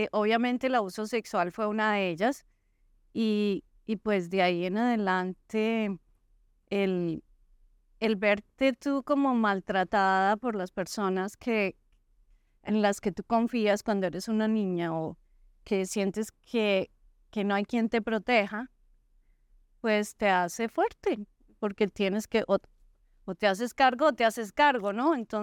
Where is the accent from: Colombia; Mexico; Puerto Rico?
Colombia; Bogotá; yo soy de Bogotá, Colombia